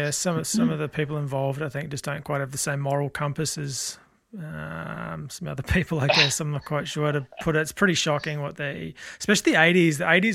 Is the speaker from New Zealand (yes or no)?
yes; New Zealand; I sort of grew up, I didn't grow up in a gang environment, but I had a lot of friends that were in sort of club environments, if you know what I mean, by growing up in New Zealand.